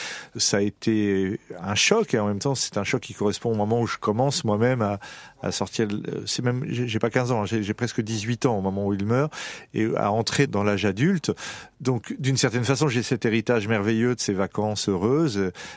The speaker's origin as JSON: {"language": "French", "town": "Le Havre", "region": "Normandy", "country": "France", "tie": "born or raised there", "said": "j'ai grandi au Havre, qui était la ville d'origine de René Coty."}